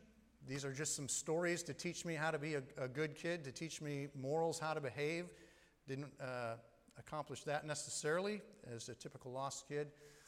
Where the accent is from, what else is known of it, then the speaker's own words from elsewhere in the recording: St. Paul, Minnesota, United States; I grew up in St. Paul. My wife, Katie, over there, and I both St. Paul natives.